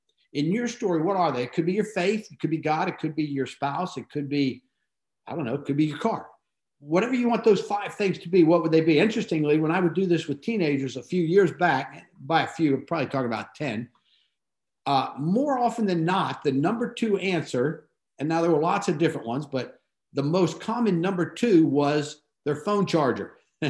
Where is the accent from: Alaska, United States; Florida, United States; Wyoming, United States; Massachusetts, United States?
Florida, United States; also born or lived in Miami / Tarpon Springs; now in Opelika, United States; We grew up in Florida. I don't know about Rick, but during my entire life in Florida, Miami, Hans, where you're headed, and then up in Tarpon Springs and Center, I never had a hurricane warning during all those years.